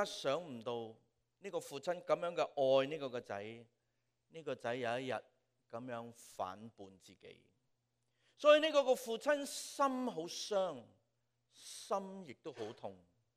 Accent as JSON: {"language": "Cantonese", "country": "Hong Kong", "said": "最后好像我们香港人说折堕到一个地步"}